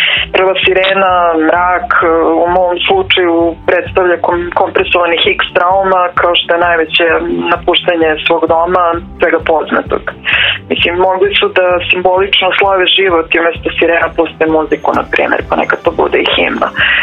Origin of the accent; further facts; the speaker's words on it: Kosovo; Ja sam inače iz Kosova, tako da je nama cijela ta ova situacija krenula mnogo ranije nego u Srbiji.